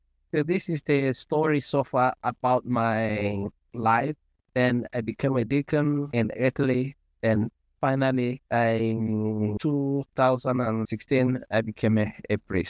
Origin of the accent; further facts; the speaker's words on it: Nigeria; I come from Nigeria, and I have a very big family of 11. I happen to be the last in the family with five sisters